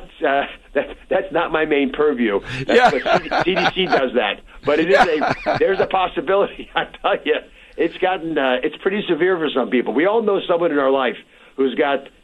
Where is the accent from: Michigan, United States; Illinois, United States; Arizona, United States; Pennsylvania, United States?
Pennsylvania, United States; Philadelphia; I'm from Philly.